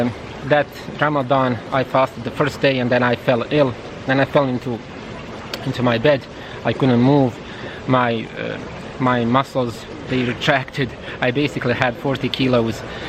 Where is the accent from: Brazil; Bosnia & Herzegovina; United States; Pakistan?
Bosnia & Herzegovina; Dubica, Republika Srpska; English is a second language; I received it in my hometown, in the same mosque, Gradska Jamia, Gradska Mosque in Dubica